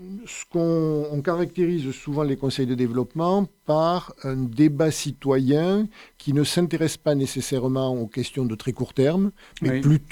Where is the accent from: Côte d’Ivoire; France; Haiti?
France; Montpellier, Occitanie; Ma toute prime jeunesse, je l'ai passée dans des quartiers très populaires, là où habitaient mes grands-parents. D'abord à Figuerolles, oui.